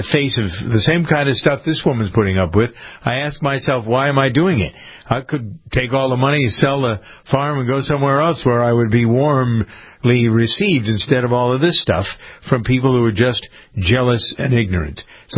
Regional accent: Framingham, Massachusetts, United States; but one of the ladies in a hearing that we had in my hometown of Framingham a couple of weeks ago

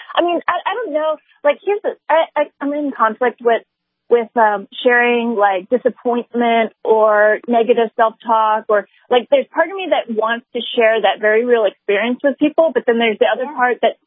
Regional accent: Hawaii, United States; I'm from the islands. I'm from Hawaii.

